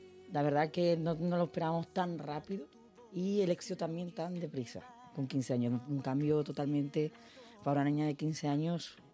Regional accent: Spain; en España tengo que pasarlo porque es mi tierra, están acá mis hijos

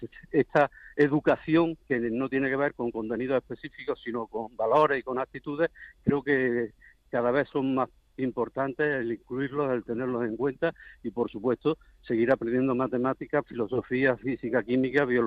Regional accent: Spain; creo que como ciudadano y no como presidente de los editores, sino como ciudadano español

